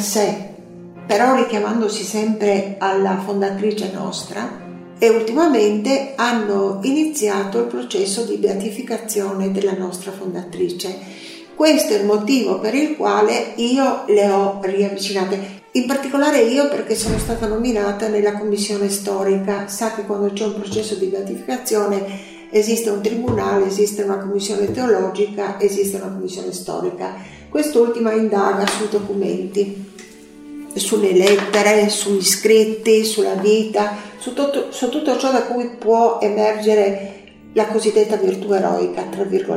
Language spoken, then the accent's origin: Italian; Croatia; born there; quanto accadde nella mia terra natia. Cioè, per i racconti dei miei genitori, per quanto vissuto dopo, per quanto sempre udito, sempre sentito, sempre sofferto, ecco, il mio stato d'animo era avverso a tutto ciò che aveva il sapore di Croazia